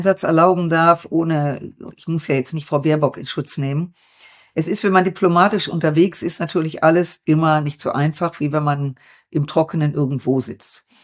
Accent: Düsseldorf, North Rhine-Westphalia, Germany; in meiner Heimatstadt Düsseldorf

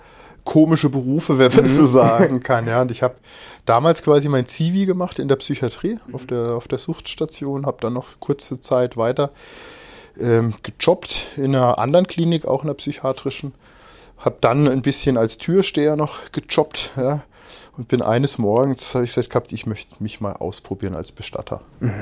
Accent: Freiburg, Baden-Württemberg, Germany; also born or lived in Würzburg; dann habe ich hier nach Freiburg gewechselt in meine Heimat zurück.

